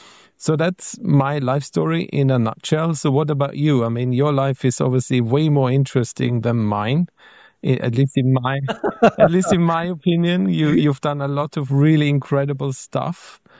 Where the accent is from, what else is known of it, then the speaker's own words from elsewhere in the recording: Austria; English is a second language; moved away as an adult; I'm an old person. So I was born in Austria. I went to school, senior high school, did my military service.